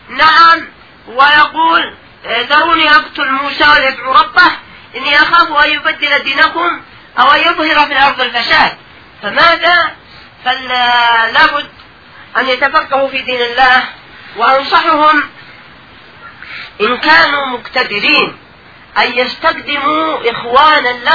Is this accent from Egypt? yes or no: no; Yemen; الآن عندنا في اليمن